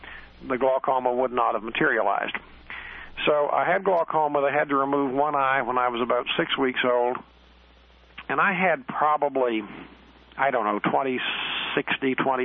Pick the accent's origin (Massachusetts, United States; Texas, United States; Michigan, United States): Texas, United States; Tyler; Born in Tyler, Texas, Smith County, June 2nd, 1941. I grew up in Tyler